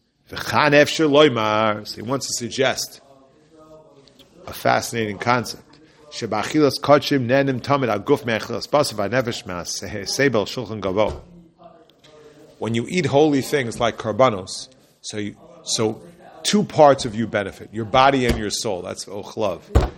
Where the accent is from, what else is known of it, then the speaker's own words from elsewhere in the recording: Teaneck, New Jersey, United States; When I was growing up, like, I hate to keep saying this, but I grew up in Teaneck.